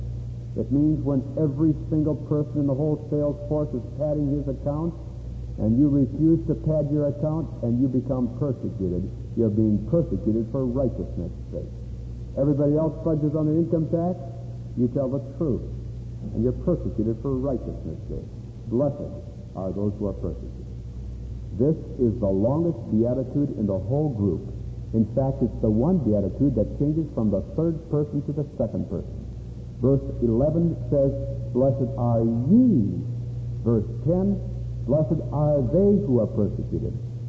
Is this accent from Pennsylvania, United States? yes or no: no; Hinckley, Minnesota, United States; Back in my hometown of Hinckley, Minnesota, one time a bum, tramp, a beggar, came to the preacher's house.